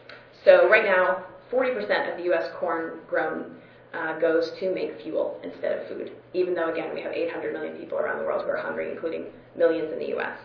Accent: Massachusetts, United States; I'm from Massachusetts. I can't buy from my farmer all year round because, January is going to be super, super, super depressing.

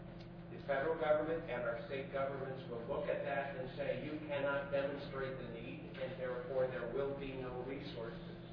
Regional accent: New York, United States; Again, I know I'm from New York State.

